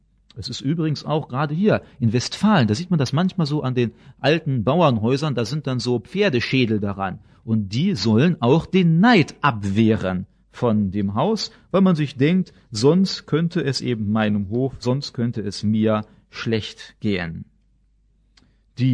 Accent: Basel, Basel-Stadt, Switzerland; dass beispielsweise in Basel, da wo ich herkomme

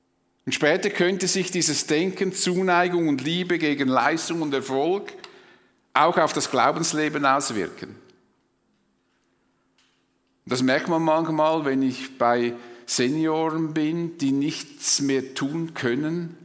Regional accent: Switzerland; Das ist vielleicht für uns als Schweizer wie eine Selbstverständlichkeit.

